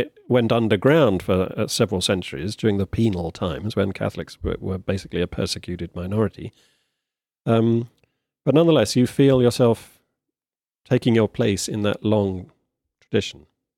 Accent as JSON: {"language": "English", "region": "England", "country": "United Kingdom", "said": "as an Englishman"}